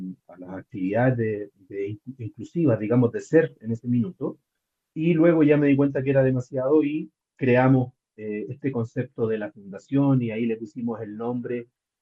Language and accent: Spanish; Puente Alto, Santiago Metropolitan Region, Chile; Nosotros somos de Puente Alto, que es una comuna, no sé cómo le llaman ustedes allá, distrito, no sé cómo le llaman, pero es un sector de la ciudad. Es bastante clase media, clase baja.